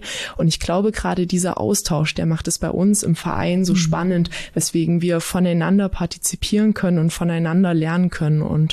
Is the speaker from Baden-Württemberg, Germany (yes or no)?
no; Saxony-Anhalt, Germany; Mein Lieblingsort bei uns in der Region an Saale und Unstrut ist tatsächlich da, wo ich aufgewachsen bin. Es ist im Unstruttal.